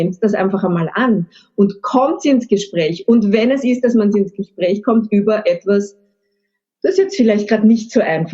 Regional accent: Austria; now in Vienna, Austria; als Österreicherin in Wien lebend

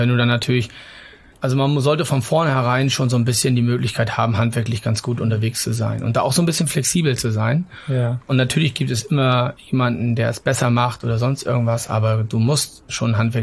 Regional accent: Mecklenburg-Vorpommern, Germany; Ich bin ich bin an der Ostsee aufgewachsen, komme aus Mecklenburg in der Nähe von Greifswald

